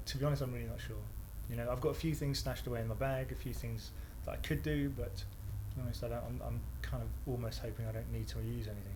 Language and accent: English; London, United Kingdom; I come from London, born and bred, 37.